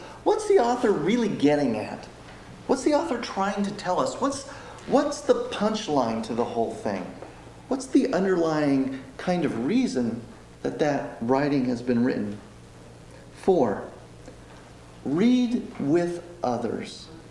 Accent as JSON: {"language": "English", "region": "Oregon", "country": "United States", "tie": "born or raised there", "said": "I grew up on the Oregon coast, where there was a lot of shipwrecks."}